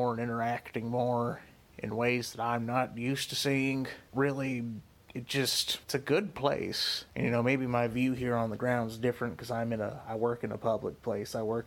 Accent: Corsicana, Texas, United States; I come from Corsicana, Texas, and I would say that even to this day the town is still somewhat segregated

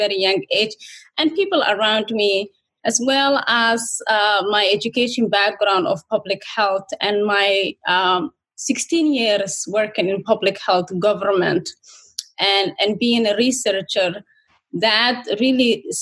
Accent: Mogadishu, Banaadir, Somalia; now in Minnesota, United States; growing up in Mogadishu, growing up here in Minnesota, I could see people, that whole colorism become a culture.

